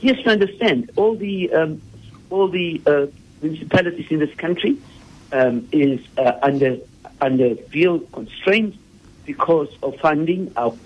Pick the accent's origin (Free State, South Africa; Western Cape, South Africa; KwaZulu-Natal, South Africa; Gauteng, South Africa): Western Cape, South Africa; Bishop Lavis; now in Rondebosch, South Africa; But I come from Bishop Lavers.